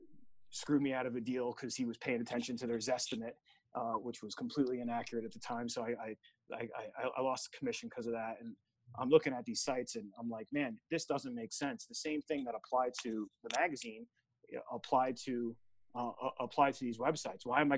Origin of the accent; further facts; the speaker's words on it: New Jersey, United States; now in Las Vegas, United States; Well, I moved to Las Vegas from New Jersey in 93.